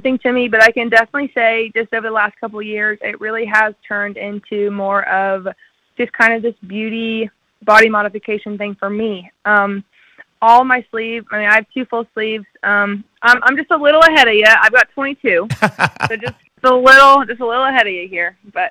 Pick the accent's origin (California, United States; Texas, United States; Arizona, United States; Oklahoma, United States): Oklahoma, United States; also born or lived in Nashville; I grew up in Oklahoma. I always say it was a pretty cool place to be from. I was very lucky to get to go to Nashville for college